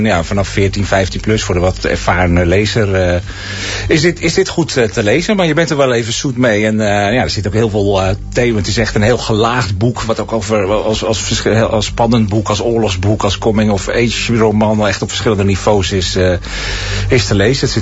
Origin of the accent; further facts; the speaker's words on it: Friesland, Netherlands; En toch voor mij als Fries was het heel goed te behappen.